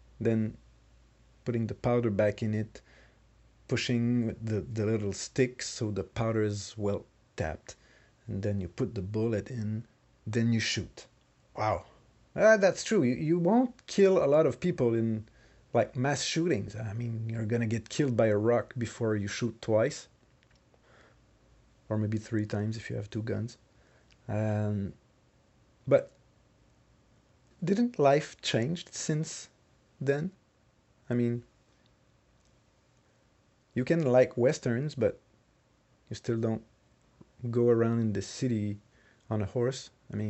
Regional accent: Canada; I am a Canadian living in the province of Quebec.

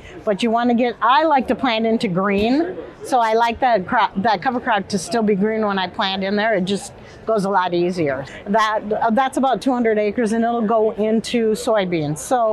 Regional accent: Iowa, United States; I'm a farmer from North Central Iowa.

